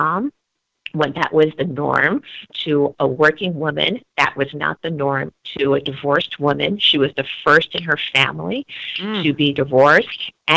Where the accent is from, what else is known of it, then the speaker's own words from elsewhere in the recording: Bronx, New York, United States; with myself, I grew up in the Bronx, and my mother...